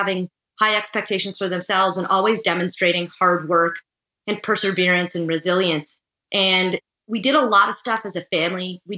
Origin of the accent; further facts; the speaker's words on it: Toronto, Ontario, Canada; I grew up in Toronto